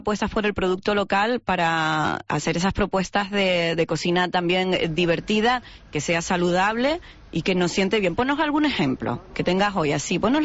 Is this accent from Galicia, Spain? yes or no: no; Los Cristianos, Canary Islands, Spain; Mañana nos toca Isla de Tenerife, en mi pueblo de los cristianos, para hablar de mi carnaval de los cristianos.